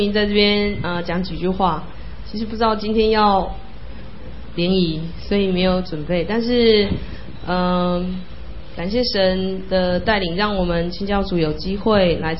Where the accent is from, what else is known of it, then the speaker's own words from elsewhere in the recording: Hualien, Hualien County, Taiwan; 因为我们花莲人比较那个靠山靠海